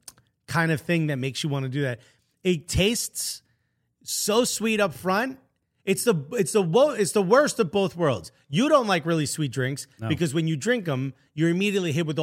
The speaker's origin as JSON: {"language": "English", "region": "North West England", "country": "United Kingdom", "accent": "Scouse", "said": "You just don't understand my Scouse accent."}